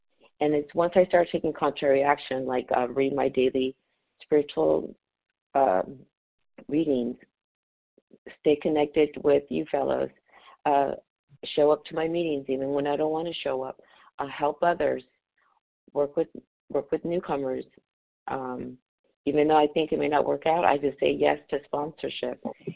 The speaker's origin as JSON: {"language": "English", "town": "Los Angeles", "region": "California", "country": "United States", "said": "from Los Angeles, recovered compulsive overeater."}